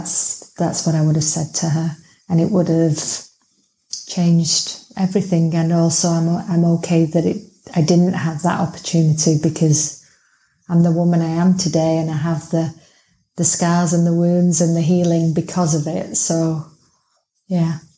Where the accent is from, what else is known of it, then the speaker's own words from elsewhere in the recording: Manchester, North West England, United Kingdom; I'm not from London. I'm like from the north of England, Manchester, where we all say hello and it's very friendly.